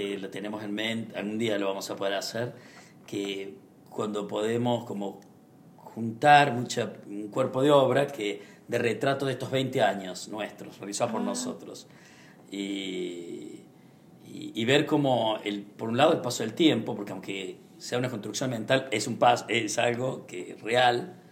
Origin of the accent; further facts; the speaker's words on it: Argentina; Cuando te presentás ante el mundo como artista, como argentino, como sudamericano